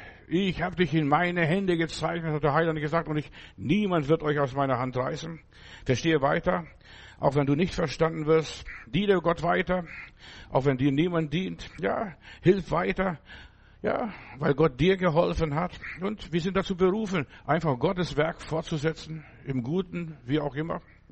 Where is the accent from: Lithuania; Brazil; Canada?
Lithuania; Ich weiß mal, bei meinem Uropa, bei uns zu Hause in Litauen, da hat er seinen Sarg unter der Treppe gehabt